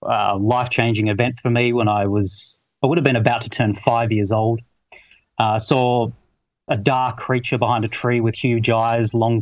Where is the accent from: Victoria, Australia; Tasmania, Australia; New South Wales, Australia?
Victoria, Australia; now in -; I'm 42 years old. I'm an Australian. I'm from the state of Victoria, from the Mornington Peninsula, which is south of Melbourne. And I've lived all my life in Victoria, lived up in the Dandenong Ranges there, east of Melbourne at one stage.